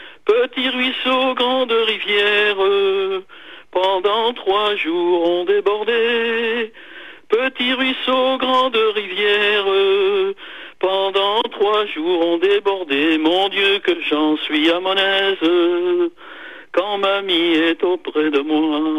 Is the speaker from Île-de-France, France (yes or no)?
no; Nouvelle-Aquitaine, France; j'étais du Limousin, moi, tu sais